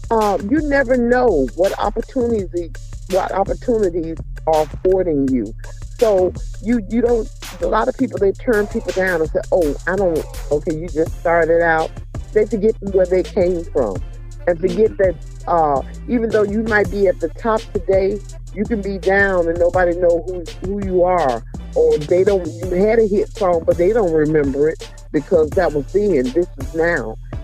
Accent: Gainesville, United States; So born and raised in Gainesville, and so seven kids and pastor PK, so pastor's kid, and I'm still doing what I do, still singing

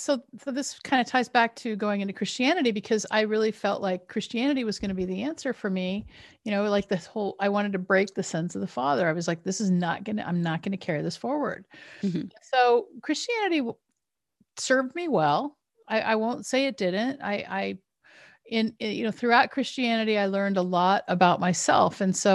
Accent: Washington, United States; So I grew up in Southeastern Washington State and in the town that I grew up, there's a church on every corner. And so I was raised Catholic.

